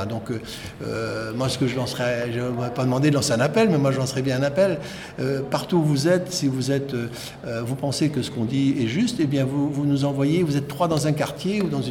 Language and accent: French; Rennes, Brittany, France; je suis de Rennes aussi quand je suis porte-parole nationale